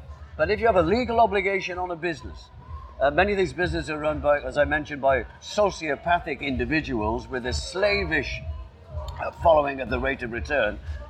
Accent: Cardiff, Wales, United Kingdom; Cardiff is my hometown. I used to run around Butte Park when I was 3 and 4 years old.

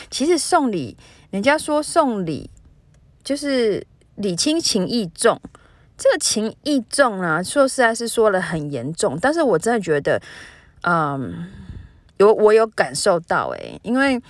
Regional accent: Taiwan; 尤其是就是远从台湾寄东西来，什么就是小吃啊，我家乡的东西什么，我都觉得很感动

